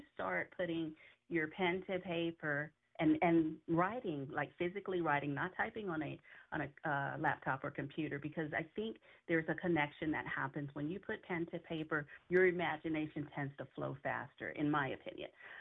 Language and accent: English; Miami, Florida, United States; It was 8 children and mom and dad, so 10 of us in a household, and we grew up in South Florida and Miami.